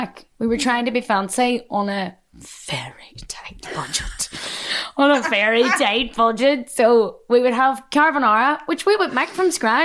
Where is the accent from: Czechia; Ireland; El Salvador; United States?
Ireland; if they know I'm Irish, doesn't matter how good I am at the accent, they'll just never hire me.